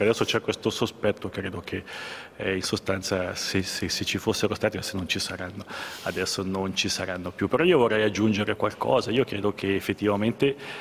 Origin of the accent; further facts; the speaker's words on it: Ticino, Switzerland; siamo qui, come ticinesi ma anche come svizzeri